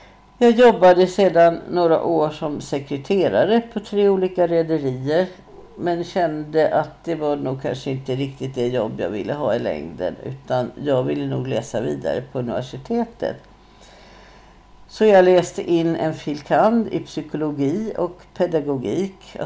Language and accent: Swedish; Stockholm, Stockholm County, Sweden; born there; Jag föddes 1944 i Tallkrogens småhusområde, som ju var bland de första mindre villor som även arbetarklassen kunde ha råd med.